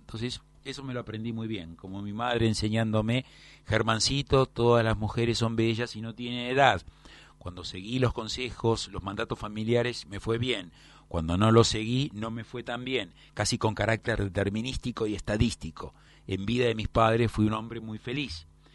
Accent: Buenos Aires, Argentina; yo soy tan argentino como el dulce de leche, y soy tan porteño como el tango, y pertenezco a esta tierra porque mi bisabuelo, que vivió 107 años, y que fue militar, vivió en esta tierra

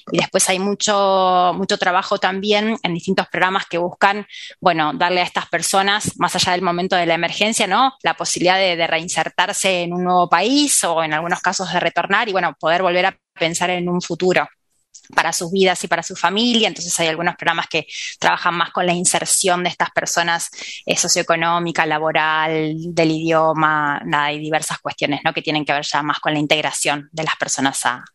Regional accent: Argentina; nos representa a todos como argentinos.

